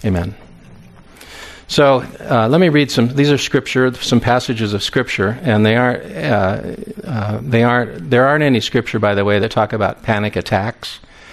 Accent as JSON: {"language": "English", "town": "Moscow", "region": "Idaho", "country": "United States", "said": "I'm from Moscow, Idaho. I've been there since, well, I went to college there back in the 70s, late 70s."}